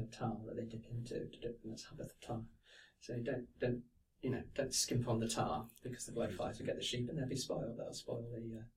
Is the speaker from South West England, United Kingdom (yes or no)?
yes; South West England, United Kingdom; I grew up in Gloucestershire, so and I grew up at a time just when television was coming in and changing all that.